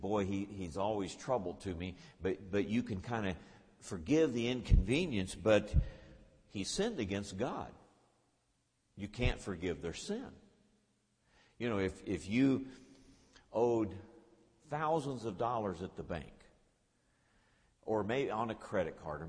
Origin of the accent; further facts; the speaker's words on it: Ohio, United States; When I was growing up in Ohio, my dad was a teacher, and we rented an old farmhouse out in the country, in farm country in Ohio.